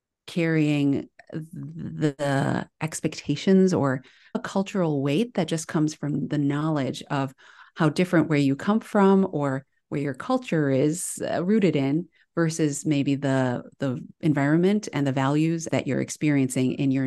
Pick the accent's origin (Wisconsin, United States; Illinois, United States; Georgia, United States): Wisconsin, United States; Milwaukee; born there; even though I was born in Milwaukee